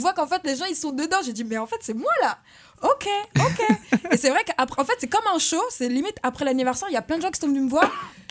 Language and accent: French; Nantes, Pays de la Loire, France; Moi, je suis née à Nantes, j'ai grandi à Malakoff, qui est un quartier assez chaud quand même. Et moi, j'ai 5 sœurs, du coup, je suis d'une famille nombreuse.